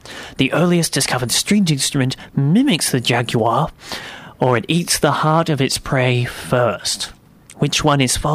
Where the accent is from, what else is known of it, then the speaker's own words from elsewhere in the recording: United Kingdom; So, well, look, I'm from Britain, so cut me some slack.